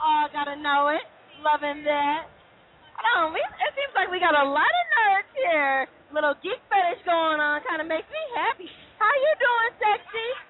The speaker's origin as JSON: {"language": "English", "region": "Michigan", "country": "United States", "said": "I'm from Michigan. It's legal."}